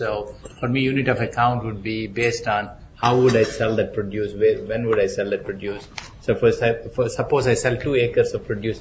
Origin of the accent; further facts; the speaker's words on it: India; English is a second language; I don't know macadamia, I'm from India, I used to tackle mangoes.